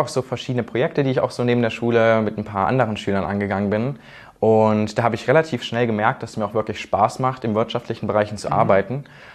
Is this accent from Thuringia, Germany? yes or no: yes; Thuringia, Germany; ich komme aus Thüringen